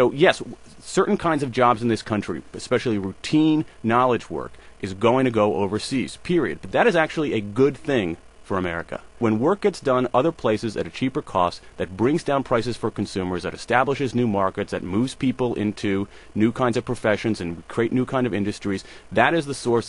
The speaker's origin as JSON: {"language": "English", "region": "Ohio", "country": "United States", "tie": "born or raised there", "said": "I grew up in Ohio, and I remember people in Ohio in the 1970s when manufacturing jobs were leaving"}